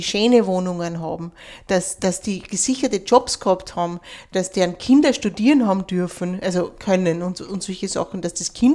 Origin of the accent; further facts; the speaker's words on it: Kapfenberg, Styria, Austria; Ja, ich komme ja aus Kapfenberg, ne? Und das ist einfach ein Trauerspiel, wenn du das anschaust.